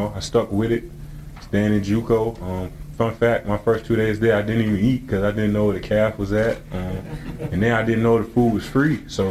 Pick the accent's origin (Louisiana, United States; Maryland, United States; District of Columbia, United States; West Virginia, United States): District of Columbia, United States; Washington; just growing up in Northeast Washington, D.C., pretty much homeless, living in basements.